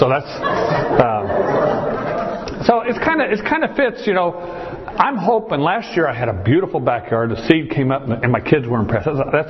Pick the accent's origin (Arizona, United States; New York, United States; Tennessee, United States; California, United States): Arizona, United States; Chandler; You know, when I grew up in Arizona, we never saw gravel yards like you see today. We never saw crushed granite yard. Everything was green. But we grew up in Chandler